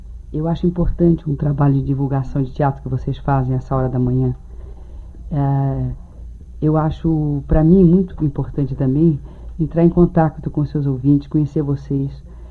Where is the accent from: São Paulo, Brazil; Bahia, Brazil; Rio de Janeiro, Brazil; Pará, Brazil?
Rio de Janeiro, Brazil; born there; Eu nasci num lugar que se chama Campinho, ali a caminho de Jacarepaguá.